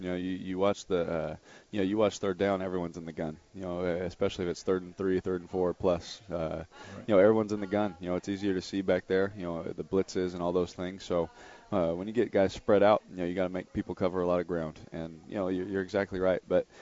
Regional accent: California, United States; You know, I'm from California.

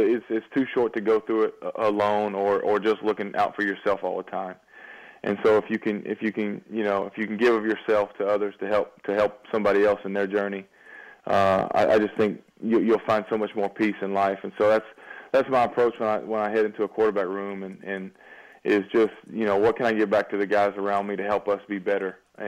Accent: Texas, United States; You know, Johnny's from Texas. I'm from Texas. My older brother played quarterback at Texas A&M.

